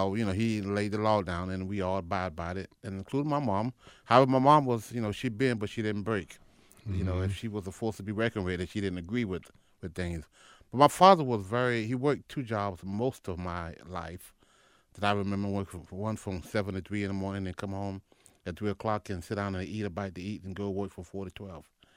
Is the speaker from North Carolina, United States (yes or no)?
yes; Benson, North Carolina, United States; we had a, rented some a piece of property that, a house, and probably about seven or eight acres in which I lived there most of my life.